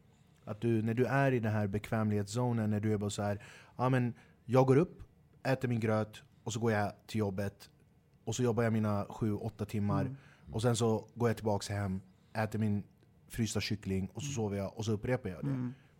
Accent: Flemingsberg, Stockholm County, Sweden; När jag växte upp i Flemsberg

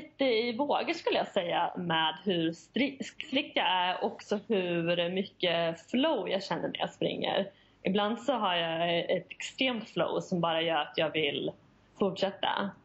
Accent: Västra Götaland County, Sweden; moved away; Och jag kommer ju från Västgötaslätten och där möter du inte så mycket människor när du är ute och springer.

